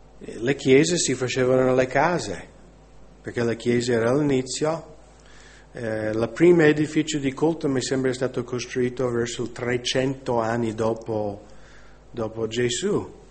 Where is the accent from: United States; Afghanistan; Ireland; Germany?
United States; Italian is a second language